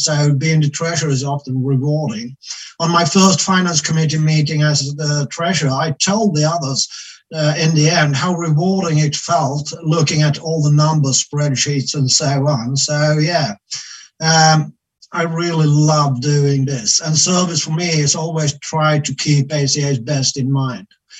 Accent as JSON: {"language": "English", "country": "Sweden", "second_language": "English", "said": "I'm an old child. I'm from Sweden."}